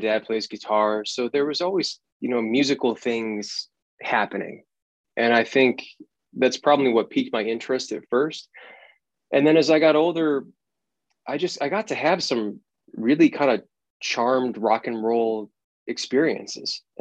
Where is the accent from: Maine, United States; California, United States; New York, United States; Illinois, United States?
Illinois, United States; Chicago; now in Nashville, United States; I'm from Chicago, originally, and now I'm living in Nashville, Tennessee.